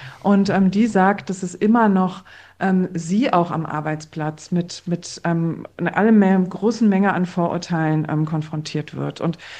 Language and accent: German; Berlin, Germany; Also ich bin hier in Berlin groß geworden